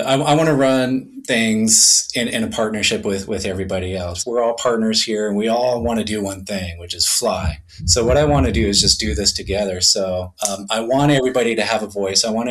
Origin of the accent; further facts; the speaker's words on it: California, United States; I was born and raised down in Southern California, and we had a hill behind my house, perfect slope flying hill.